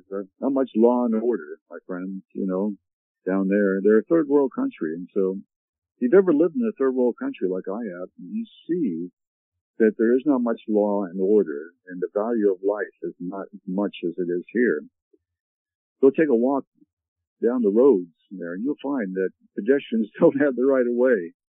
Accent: Canada; born there; My parents were English, but I was born in Canada

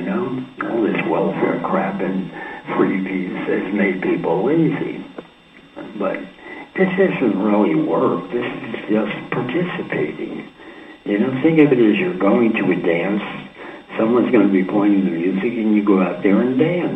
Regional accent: East Coast, United States; Hey, I'm from the East Coast. We can talk fast, faster than you can even listen.

